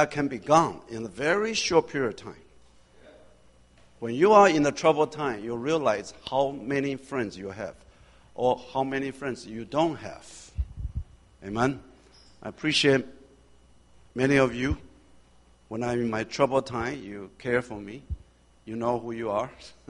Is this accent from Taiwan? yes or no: yes; Taiwan; first language Mandarin; English is a second language; I came from Taiwan, and my mother tongue is Mandarin. I'm mastering in that. I'm very good in that. I'm okay with Taiwanese. But English, no way.